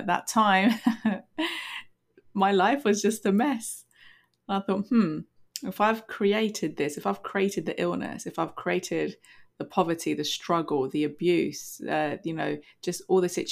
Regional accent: London, United Kingdom; also born or lived in Kurdistan, Iraq; now in United States; I was born in Kurdistan, Iraq. I was raised in London in the UK, and I now reside in the USA.

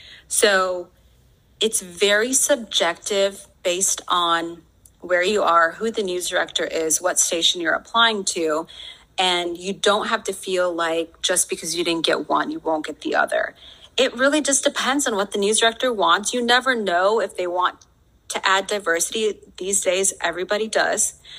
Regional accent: Chicago, Illinois, United States; Growing up in Chicago, I remember reading, honestly, just some Muslim sounding bylines in the Chicago Sun-Times.

